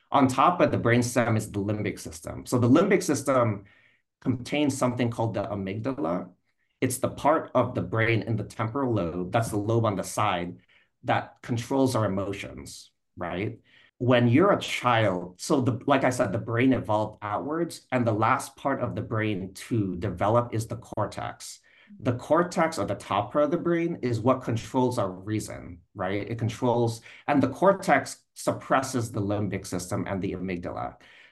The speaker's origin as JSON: {"language": "English", "country": "United States", "lives_now": "San Francisco, United States", "said": "and again, I love the US, I'm American, but loneliness is everywhere here. I mean, I'm in San Francisco area."}